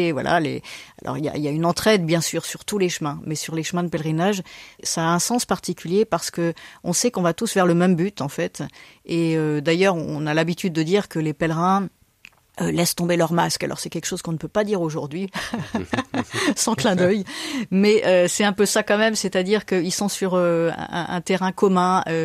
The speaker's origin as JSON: {"language": "French", "region": "Brittany", "country": "France", "tie": "born or raised there", "said": "Je suis née dans le Finistère, j'ai vécu toute mon enfance en pleine campagne, dans une grande forêt, en bordure de mer."}